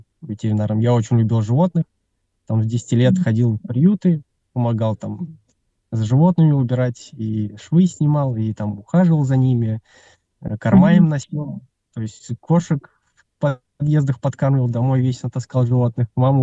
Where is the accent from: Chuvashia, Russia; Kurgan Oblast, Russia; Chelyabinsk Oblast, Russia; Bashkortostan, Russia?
Bashkortostan, Russia; Sterlitamak; Да, да. В городе Стерлитамак.